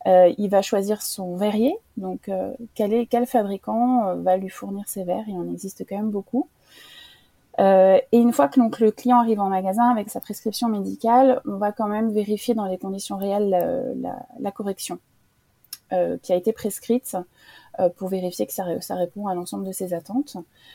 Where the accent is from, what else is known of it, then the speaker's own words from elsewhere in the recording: Reims, Grand Est, France; born there; j'avais décidé de le faire dans ma ville natale, parce que je suis née à Reims.